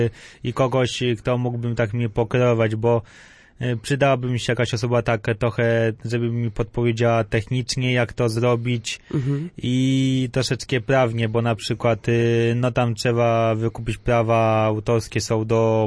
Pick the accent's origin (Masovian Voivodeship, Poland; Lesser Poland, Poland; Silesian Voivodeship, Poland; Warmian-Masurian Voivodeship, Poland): Masovian Voivodeship, Poland; Ostrów Mazowiecka; now in Warsaw, Poland; Jestem z Warszawy, ale pochodzę z Ostrowi Mazowieckiej. To jest w kierunku Białegostoku, pomiędzy Warszawą a Białymstokiem.